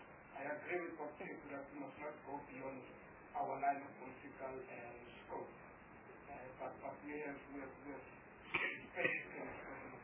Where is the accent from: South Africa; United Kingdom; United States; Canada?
South Africa; We just want assessment of how much we respond as South African parliamentarians to the situation